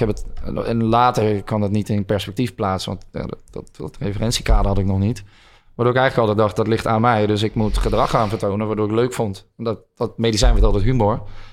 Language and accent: Dutch; Hilversum, North Holland, Netherlands; En daarna ben ik voornamelijk opgegroeid in Heideuvel. Dat is een astmacentrum in Hilversum dan.